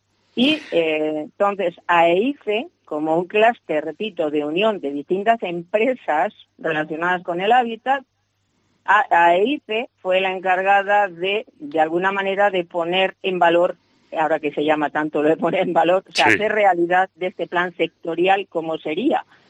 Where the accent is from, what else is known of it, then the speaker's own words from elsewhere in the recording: Zamora, Castile and León, Spain; allí estaré mañana como zamorana, volviendo a mi tierra, que me encanta.